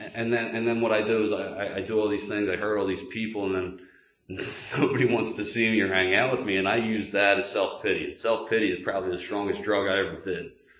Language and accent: English; Pennsylvania, United States; I'm from Delaware County, we kind of consider this bumfuck PA, but even further out, bumfuck PA.